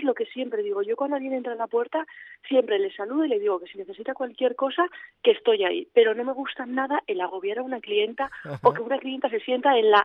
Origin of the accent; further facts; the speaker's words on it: San Sebastián, Basque Country, Spain; yo soy del Antiguo de toda la vida